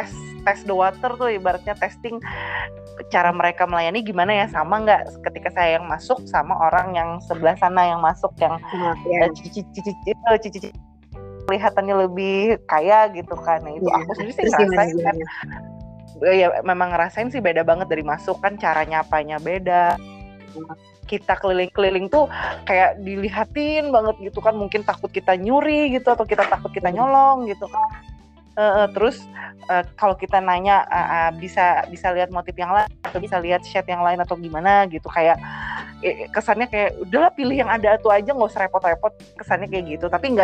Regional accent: Banjarmasin, South Kalimantan, Indonesia; Selayaknya kita dari Banjarmasin

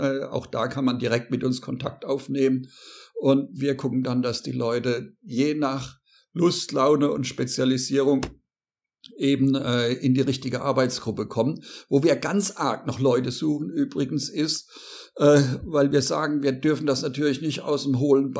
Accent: Obermumbach, Hesse, Germany; born there; Ich bin auf dem Land geboren und zwar genau in dem Ort, in dem ich jetzt auch gerade mit dir chatte und telefoniere und podcaste, you name it. Das ist in Obermumbach, der Perle des Odenwaldes

